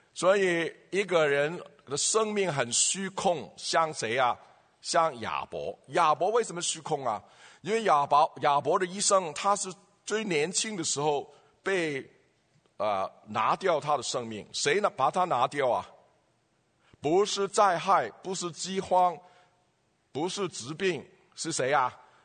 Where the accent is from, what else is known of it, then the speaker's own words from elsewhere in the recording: Hong Kong; 我们香港人啊，香港人常常父母赢在起跑线，